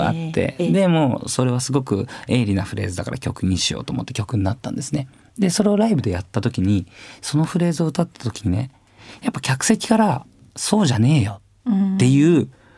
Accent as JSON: {"language": "Japanese", "region": "Nagano", "country": "Japan", "said": "俺長野県出身なので、海なし県から出てきたんですけど、"}